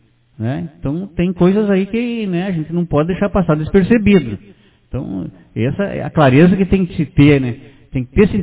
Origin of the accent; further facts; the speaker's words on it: Santo Ângelo, Rio Grande do Sul, Brazil; lá da minha terra, que eu sou natural de Santo Ângelo